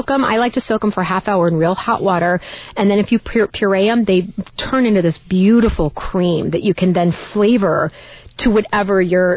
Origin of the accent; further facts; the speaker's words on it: California, United States; I actually, growing up in California, not Northern California, but Southern California has a lot of avocado.